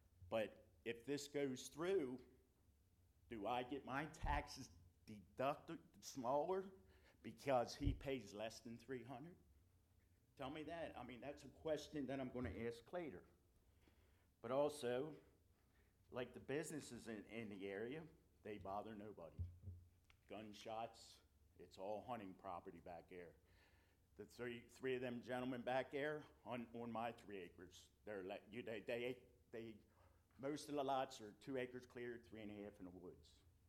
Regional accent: Maryland, United States; I'm from Baltimore County. I'm sure a lot of people here. I retired from General Motors there, and I come here and built a house.

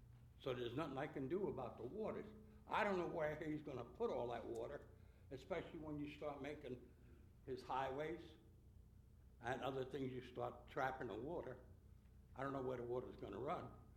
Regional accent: New Jersey, United States; I came from Jersey where there was regular roads.

